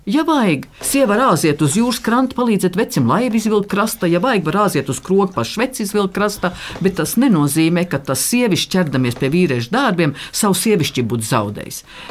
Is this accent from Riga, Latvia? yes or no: no; Kurzeme, Latvia; accent: Tamian dialect; Jā, es esmu tāmnieks no Korzemes.